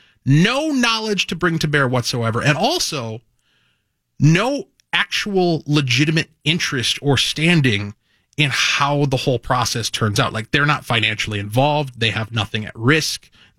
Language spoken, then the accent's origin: English; Cottage Grove, Minnesota, United States; I grew up in Cottage Grove, and so I spent a lot of time in Woodbury